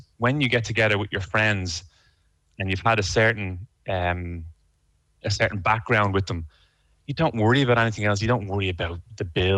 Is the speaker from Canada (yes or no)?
no; Ireland; As Irish people, I think we were as chuffed as the Argentinians were.